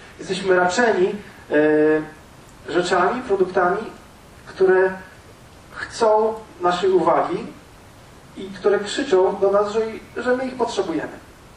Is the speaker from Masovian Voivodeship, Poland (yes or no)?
yes; Warsaw, Masovian Voivodeship, Poland; born there; ja się urodziłem w Warszawie, ja to wszystko znam, tak? Ale jakiś czas temu przeprowadziłem się na wieś